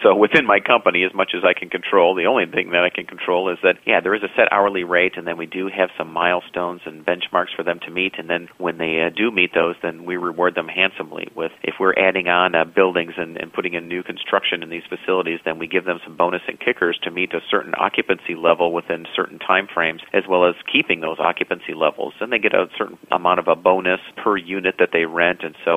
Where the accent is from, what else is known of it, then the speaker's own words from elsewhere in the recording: Indianapolis, Indiana, United States; We continued to look for properties in my hometown of Indianapolis